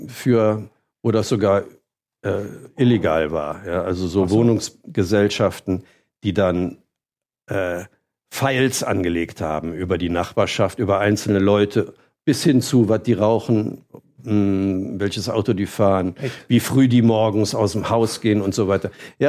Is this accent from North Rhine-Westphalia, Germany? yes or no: yes; Cologne, North Rhine-Westphalia, Germany; ich komme jetzt aus Köln